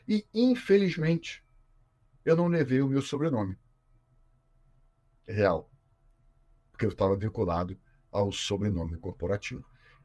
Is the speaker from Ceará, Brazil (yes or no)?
no; Rio de Janeiro, Brazil; Eu sou aqui do Rio de Janeiro